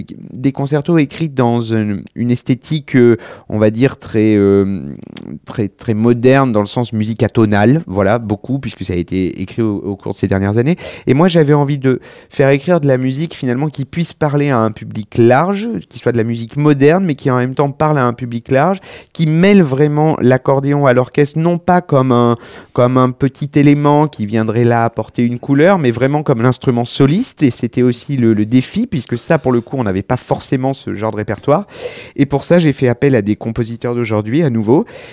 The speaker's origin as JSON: {"language": "French", "region": "Auvergne-Rhône-Alpes", "country": "France", "tie": "born or raised there", "said": "je suis né en Auvergne et c'est vrai que très vite, j'ai baigné dans cet univers du musette et de la musique populaire"}